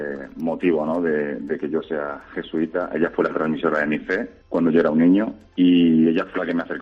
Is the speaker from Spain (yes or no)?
yes; Petrer, Valencian Community, Spain; mi primera experiencia activa como cristiano en la parroquia de la Santa Cruz, una parroquia de mi pueblo, Petrer, un pueblo de Alicante, de gente sencilla y de mucha fe